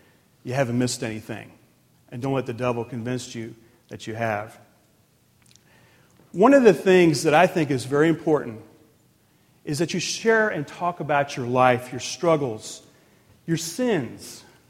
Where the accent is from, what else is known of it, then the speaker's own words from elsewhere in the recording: Washington, District of Columbia, United States; born there; I was born in Washington, D.C. I was, I'm 45 years old.